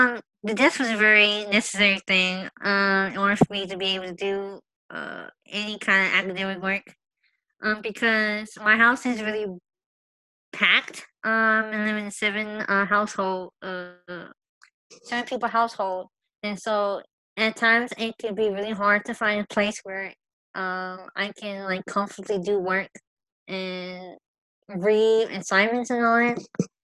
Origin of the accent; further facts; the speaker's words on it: Houston, Texas, United States; The great old state of Texas, born and raised in Houston.